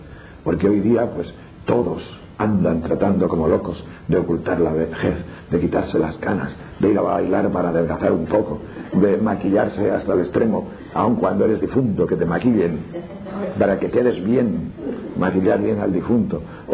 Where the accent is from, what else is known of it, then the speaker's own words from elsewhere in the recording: Tejerina, Castile and León, Spain; pues murió de repente en mi pueblo, aquí en Tejerina, jugando a los bolos